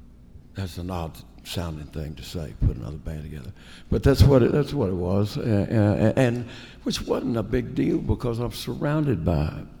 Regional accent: Lubbock, Texas, United States; Of the Plains, Lubbock, Texas, the High Plains.

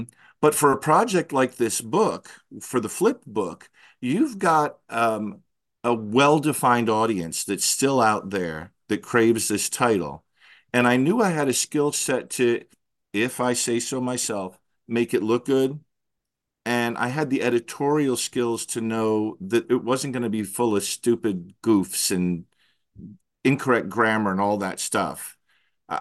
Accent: New Jersey, United States; if I'm this much of a Flip fan and I grew up in New Jersey and never heard of Flip till I was 53 years old

